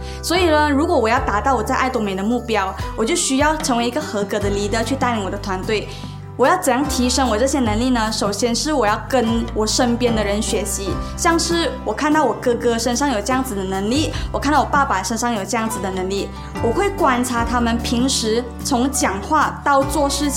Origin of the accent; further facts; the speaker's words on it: Kuala Lumpur, Malaysia; 今年24岁，我目前是一名大学生，就读的科系是 Counseling and Psychology